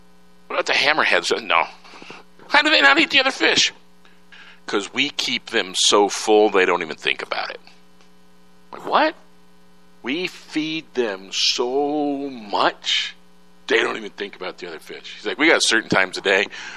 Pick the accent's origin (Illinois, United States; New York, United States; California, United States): Illinois, United States; Chicago; I grew up in Chicago with a big Shedd Aquarium there.